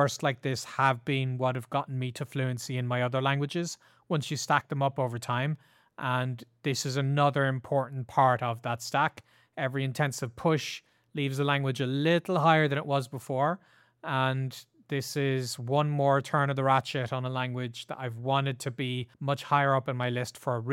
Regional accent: Ireland; it should be my language. I'm Irish. I learned it in school

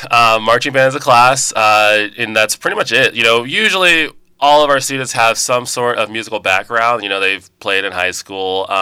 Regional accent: Ohio, United States; You know, I'm from Ohio originally, so I did a lot of marching band in Ohio, which is a big marching band state, but I've kind of been all over the place.

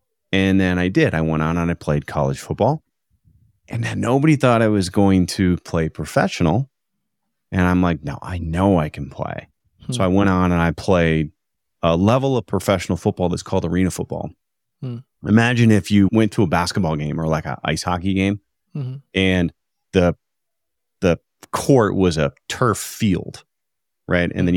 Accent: United States; I grew up a kid in the States.

